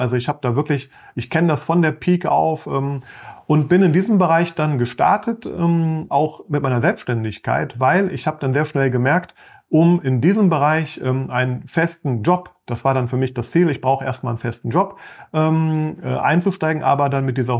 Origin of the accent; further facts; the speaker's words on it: Düsseldorf, North Rhine-Westphalia, Germany; born there; Ich bin in Düsseldorf geboren, ich bin mittlerweile 46 Jahre alt